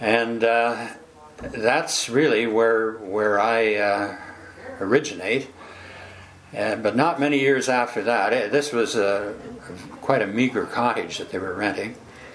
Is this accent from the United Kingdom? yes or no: no; Brampton, Ontario, Canada; They moved down to Brampton, to Elizabeth Street in Brampton.